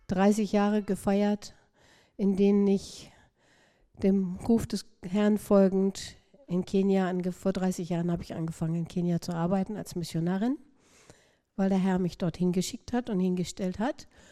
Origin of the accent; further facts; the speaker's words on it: Germany; über diesem Land, über meinem Vaterland. Ich bin Deutsche.